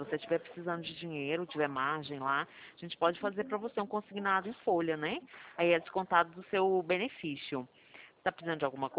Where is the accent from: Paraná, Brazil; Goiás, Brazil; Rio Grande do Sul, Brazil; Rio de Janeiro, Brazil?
Goiás, Brazil; Goiânia; Eu sou de Goiânia